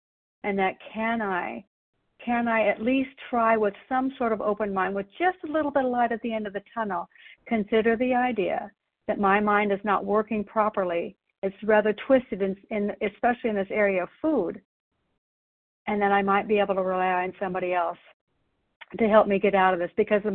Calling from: Canby, Oregon, United States; I'm calling in from Canby, Oregon this morning.

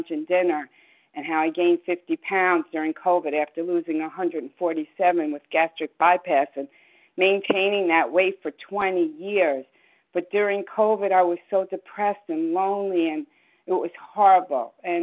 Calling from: New York, United States; Oh, I'm from New York.

